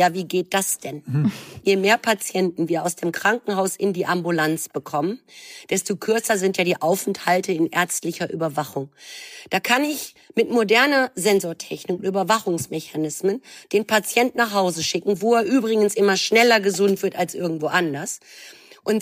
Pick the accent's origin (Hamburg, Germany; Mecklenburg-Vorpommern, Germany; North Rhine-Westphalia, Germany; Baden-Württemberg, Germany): North Rhine-Westphalia, Germany; Düsseldorf; Ich bin Düsseldorferin.